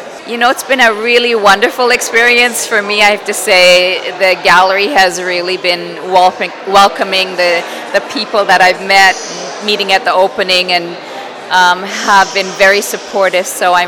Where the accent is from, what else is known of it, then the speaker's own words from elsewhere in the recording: Toronto, Ontario, Canada; I'm from Toronto. I'm a Toronto visual artist.